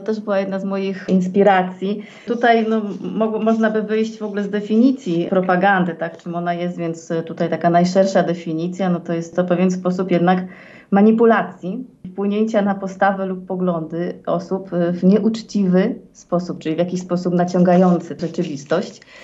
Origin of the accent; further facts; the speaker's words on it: Łódź, Łódź Voivodeship, Poland; W ogóle łodzianką jestem z pochodzenia i urodziłam się w Łodzi.